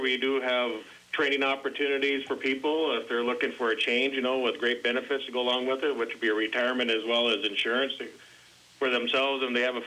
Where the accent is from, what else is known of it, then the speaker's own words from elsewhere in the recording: Sioux Falls, South Dakota, United States; I'm from Sioux Falls here.